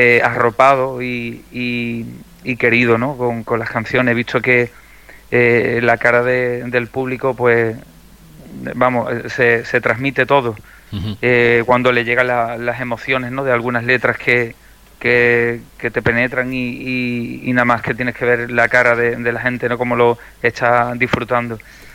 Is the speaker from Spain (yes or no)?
yes; Algeciras, Andalusia, Spain; también soy pregonero de mi tierra, de Algeciras, pregonero del carnaval